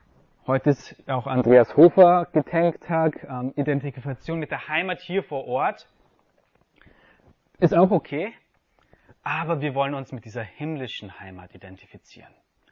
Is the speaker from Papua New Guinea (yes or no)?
yes; Papua New Guinea; also born or lived in Africa / Austria / Germany; now in South Tyrol, Italy; ich bin in Afrika geboren, bin laut Pass Österreich, habe da auch ein bisschen gelebt, aber in Papua-Neuguinea aufgewachsen, war in Deutschland zum Studieren und bin jetzt in Südtirol.